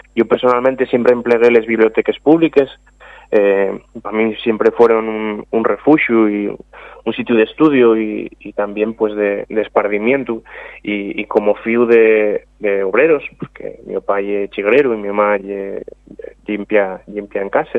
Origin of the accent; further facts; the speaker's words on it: Oviedo, Asturias, Spain; Yo soy de Oviedo de toda la vida.